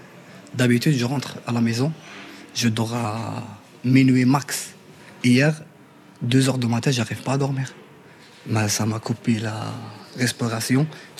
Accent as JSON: {"language": "French", "country": "Algeria", "moved": "yes", "said": "J'ai l'habitude du soleil. Je viens d'un pays qui fait 40 degrés, 45 degrés. Alors, je viens d'Algérie."}